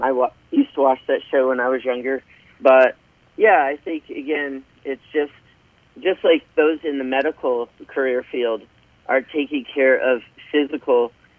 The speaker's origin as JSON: {"language": "English", "region": "Indiana", "country": "United States", "tie": "born or raised there", "said": "as you both know, I am from Indiana. That's where I grew up."}